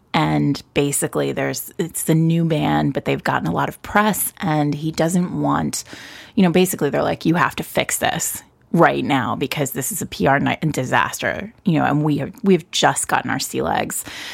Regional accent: New York City, New York, United States; That's just me being a New Yorker.

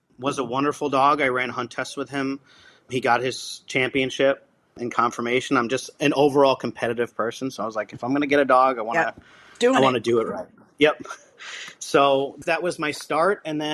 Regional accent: New York, United States; I grew up in New York. I was the only one in my family to hunt.

